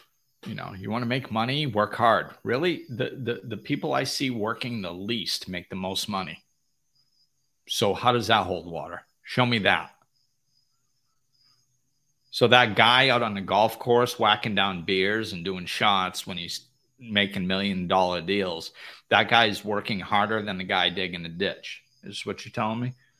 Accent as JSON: {"language": "English", "country": "United States", "moved": "yes", "said": "And if, you know, I'm from the United States, it's now being in another country."}